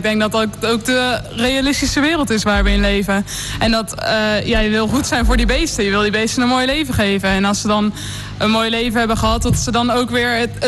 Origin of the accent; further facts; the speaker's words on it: Randstad, Netherlands; maar zelf kom ik ook uit de Randstad